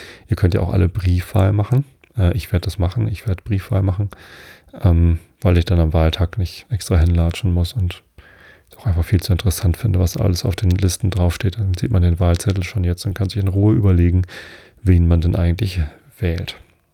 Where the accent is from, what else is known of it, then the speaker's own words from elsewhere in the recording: Wistedt, Lower Saxony, Germany; Also ich bin ja in Wistedt aufgewachsen. Das gehört auch hier zur Samtgemeinde Tostedt.